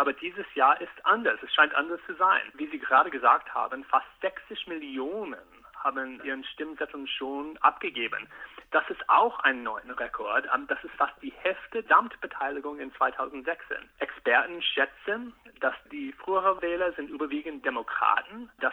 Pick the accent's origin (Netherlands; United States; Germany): United States; Arizona; German is a second language; wie mein Heimat Arizona.